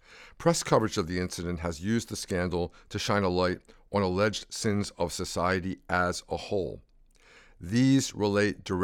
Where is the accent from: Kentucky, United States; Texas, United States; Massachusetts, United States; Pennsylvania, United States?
Pennsylvania, United States; Philadelphia; Growing up in Philadelphia, I often went with classmates to Independence Hall